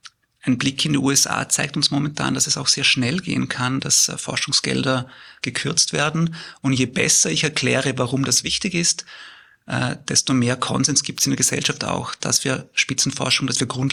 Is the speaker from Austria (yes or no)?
yes; Vorarlberg, Austria; Ich bin am Land in Vollberg aufgewachsen. Ich war der Erste in meiner Familie, der zum Studieren angefangen hat.